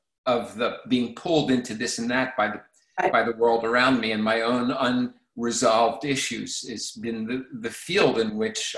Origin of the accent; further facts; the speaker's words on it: Hawaii, United States; as a young man with lots of energy, including sexual energy, growing up in Hawaii